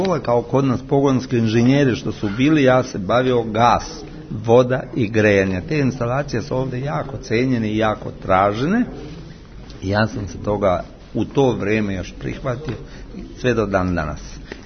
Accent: Zubin Potok, Kosovo; rodom iz Zubinog Potoka kod, na Kosovu, na tom severnom delu.

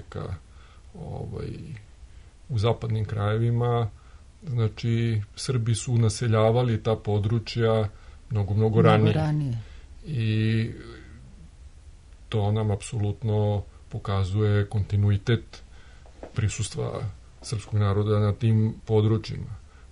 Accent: Lika-Senj County, Croatia; I moja porodica, mi smo iz Podvelebitskog Podgorja, babci iz jednog malog etnički čistog srpskog sela

